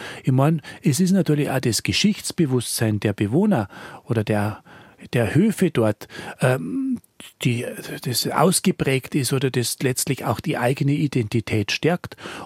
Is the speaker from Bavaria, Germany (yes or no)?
yes; Bavaria, Germany; einer der ältesten Wallfahrtsorte bei uns in Südbayern, in Oberbayern, ist die Wallfahrt zum Heiligen Kreuz nach Scheiern.